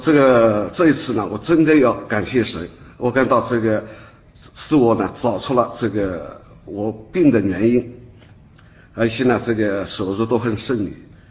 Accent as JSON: {"language": "Chinese", "town": "Shaoxing", "region": "Zhejiang", "country": "China", "said": "因为呢我是13岁呢这个学徒打这个西伯，我是绍兴人"}